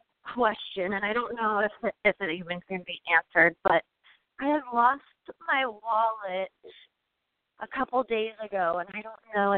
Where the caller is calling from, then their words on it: Olympia, Washington, United States; I'm from Olympia